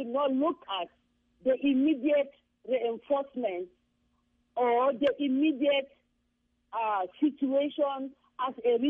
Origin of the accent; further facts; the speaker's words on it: Nigeria; English is a second language; But as a Nigerian, I know that the change that is really going to be changed